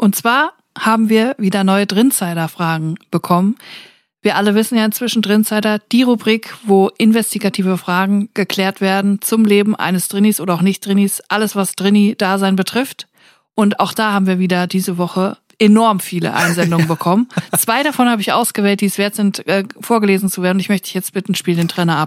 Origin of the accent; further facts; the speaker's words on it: North Rhine-Westphalia, Germany; Wie man bei uns im Siegerland sagt, Bombchen.